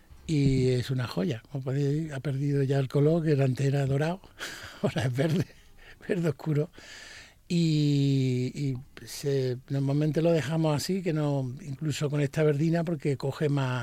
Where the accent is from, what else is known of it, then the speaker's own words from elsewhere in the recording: Seville, Andalusia, Spain; yo me crié en la Carbonería, en Sevilla.